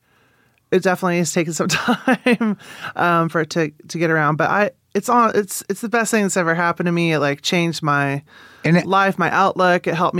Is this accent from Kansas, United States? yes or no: yes; Manhattan, Kansas, United States; I grew up in Kansas. Yeah. I'm from Manhattan, Kansas.